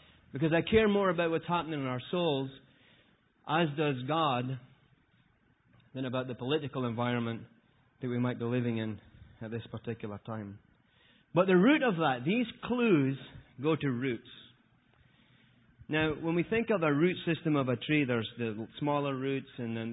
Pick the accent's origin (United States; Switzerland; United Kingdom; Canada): United Kingdom; Scotland; I'm just Scottish. I'm allowed to be angry all the time. Because I'm from Scotland, right?